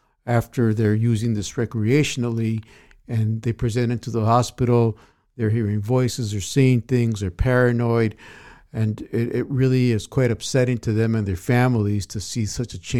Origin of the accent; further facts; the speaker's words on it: United States; I'm an American double board certified psychiatrist.